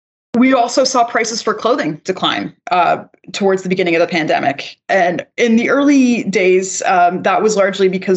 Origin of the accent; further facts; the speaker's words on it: Canada; I'm also a Canadian and I'm a consumer and I'm a grocery shopper.